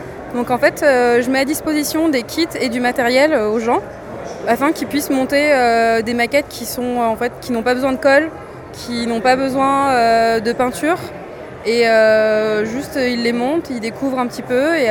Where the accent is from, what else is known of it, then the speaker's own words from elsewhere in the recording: Lyon, Auvergne-Rhône-Alpes, France; Et je viens de Lyon